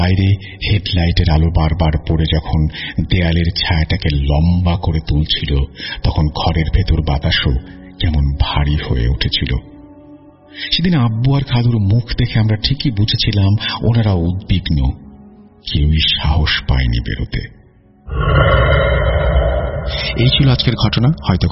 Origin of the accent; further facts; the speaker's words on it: Lalpur, Rajshahi Division, Bangladesh; আমার বাড়ি নাটোর জেলার লালপুর থানার পুরাতন ঈশ্বরদী গ্রামে।